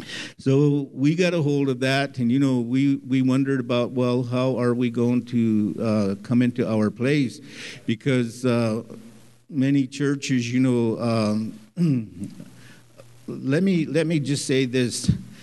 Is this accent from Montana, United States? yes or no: yes; Browning, Montana, United States; also born or lived in Washington; I'm from Browning. I'm born and raised partly on the Blackfeet Reservation there in Browning, Montana, and moved to the state of Washington as a young man and back and forth